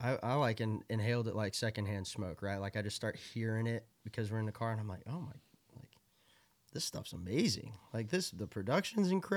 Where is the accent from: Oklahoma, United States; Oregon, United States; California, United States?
Oklahoma, United States; Tulsa; growing up in Tulsa, like when people come through Kane's Ballroom and they would talk about some coffee shop down the road that they went to.